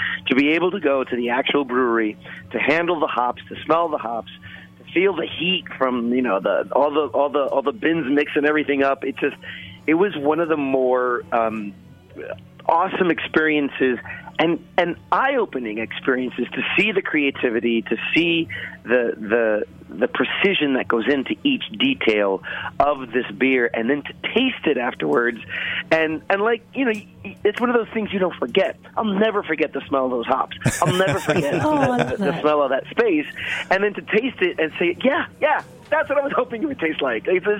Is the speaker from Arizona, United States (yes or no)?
no; Brooklyn, New York, United States; Oh my God, I grew up in Brooklyn, and so Malta was a treat.